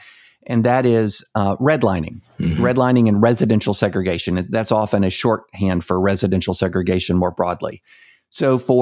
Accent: the South, United States; So just, you know, I'm from the South. My family's from the South.

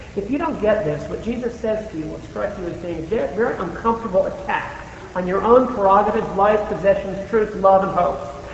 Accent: United States; because I'm an American, and what's the big American disease?

